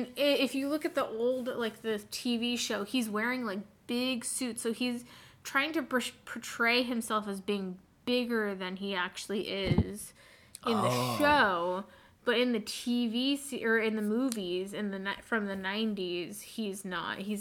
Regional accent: Portland, Oregon, United States; I always say we're from Portland because that's where I was born. But I guess technically I was born in Clackamas, which is like...

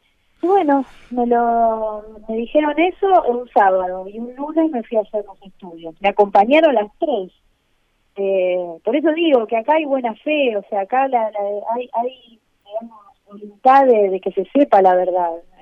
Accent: Wilde, Buenos Aires Province, Argentina; born there; le preguntaba de que nací en Wilde

